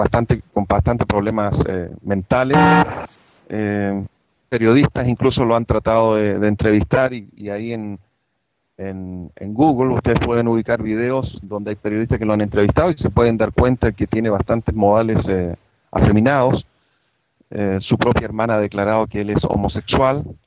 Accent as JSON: {"language": "Spanish", "country": "Chile", "said": "yo soy chileno y por lo tanto conozco bastante todo el mundo, el movimiento evangélico en Chile. Yo fui evangélico por 40 años."}